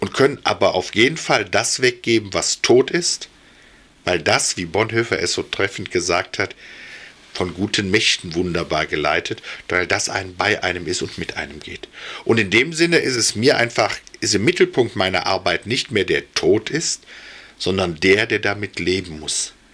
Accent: Cologne, North Rhine-Westphalia, Germany; wenn ich das aber als Rheinländer oder sage ich mal als Kölner möchte, dass die Asche nochmal am

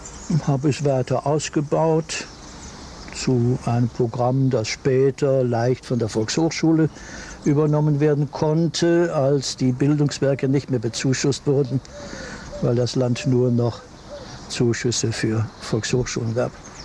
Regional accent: Cologne, North Rhine-Westphalia, Germany; Ich habe als Kind in Nippes, Köln-Nippes, nur ein einziges Auto kennengelernt.

